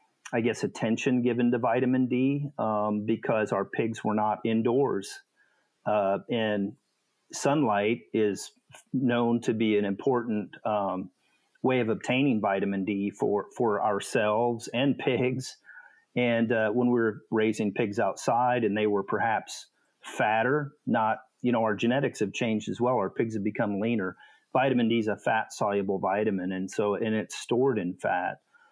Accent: United States; I thought that was that was odd for me being an American where we don't have haven't had that limitation.

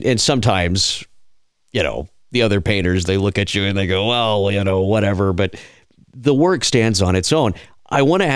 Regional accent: Texas, United States; I grew up down in South Texas, live in Georgia now

